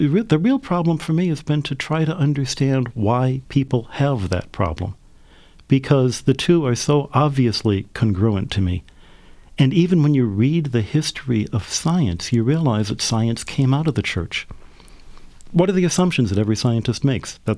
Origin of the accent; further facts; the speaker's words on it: Detroit, Michigan, United States; born there; I was born in Detroit and came from a family that my parents are both very religious